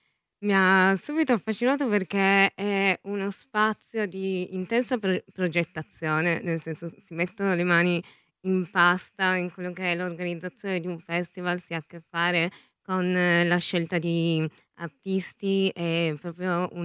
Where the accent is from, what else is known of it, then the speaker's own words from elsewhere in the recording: Turin, Piedmont, Italy; Vengo da Torino